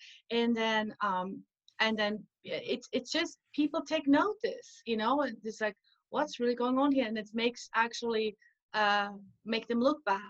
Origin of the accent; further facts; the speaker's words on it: Switzerland; when I was in the Swiss mountains, I grew up in Switzerland, and we were going to the mountains a lot.